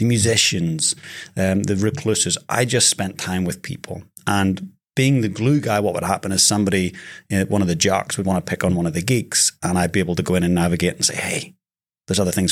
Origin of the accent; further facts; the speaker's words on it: Ballyclare, Northern Ireland, United Kingdom; It's 12,000 miles where I grew up. So Northern Ireland, small working class town called Ballyclare. And beautiful place, but very divided.